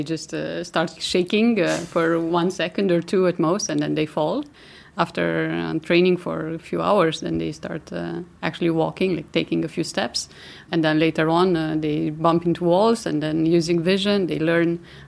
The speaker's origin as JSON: {"language": "English", "country": "Romania", "said": "I'm from Romania originally."}